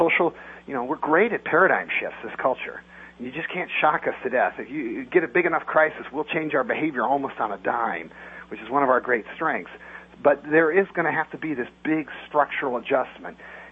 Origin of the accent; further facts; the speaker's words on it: United States; And that's all I invest in my exceptionalism here as an American.